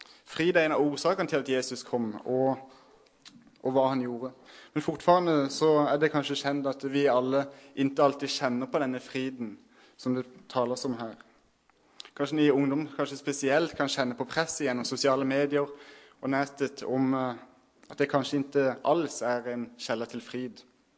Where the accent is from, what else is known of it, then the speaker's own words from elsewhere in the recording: Kristiansand, Agder, Norway; now in Jonsered, Sweden; Som ni kanskje hører, så er jeg jo ikke fra Sverige. Jeg forsøker å lære svenska mer og mer. Jeg er fra Norge, Kristiansand mer spesifikt.